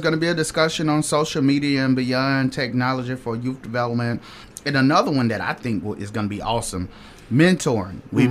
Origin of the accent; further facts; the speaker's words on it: Macon, Georgia, United States; and you know, I'm from the Macon area.